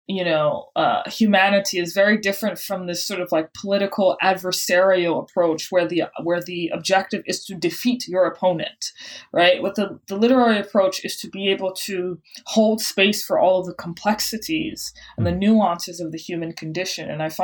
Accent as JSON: {"language": "English", "town": "New Orleans", "region": "Louisiana", "country": "United States", "tie": "born there", "said": "So yes, I was born in New Orleans. I was born into a religious family"}